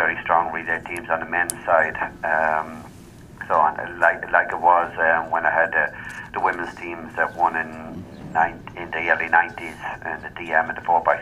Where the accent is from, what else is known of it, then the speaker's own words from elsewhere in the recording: Waterford, Munster, Ireland; He's from Waterford, my hometown in Ireland